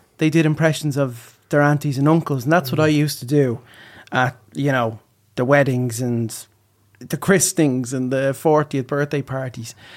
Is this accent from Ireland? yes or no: yes; Dublin, Leinster, Ireland; I'm from Whitehall. I like to say I'm from Dunnycarney.